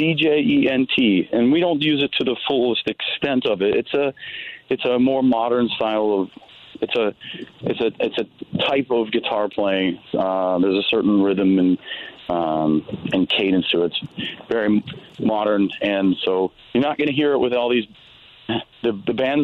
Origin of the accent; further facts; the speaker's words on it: Youngstown, Ohio, United States; I actually went to school in Athens at Ohio University, and I grew up in Youngstown, Ohio.